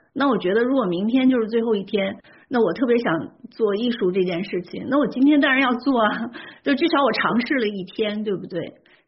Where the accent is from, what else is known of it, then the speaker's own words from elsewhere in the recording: China; 就尤其是像我们中国人嘛